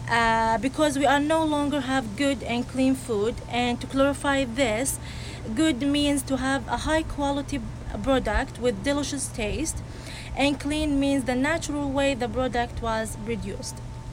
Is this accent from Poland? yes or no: no; Saudi Arabia; English is a second language; now in Miami, United States; and I am from Saudi Arabia.